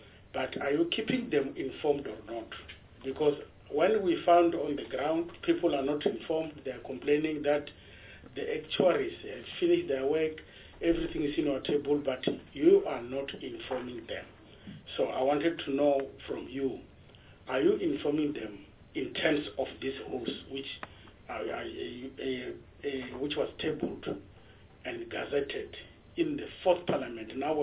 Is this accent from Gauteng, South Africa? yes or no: no; Limpopo, South Africa; because I'm from Limpopo.